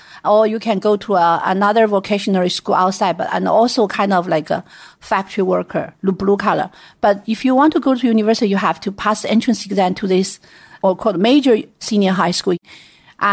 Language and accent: English; Sichuan, China; English is a second language; I was born and raised in Sichuan province. There's a little town called Bigfoot.